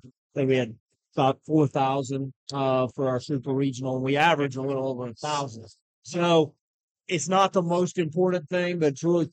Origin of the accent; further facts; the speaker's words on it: Texas, United States; And, you know, I'm from Texas, grew up in Texas.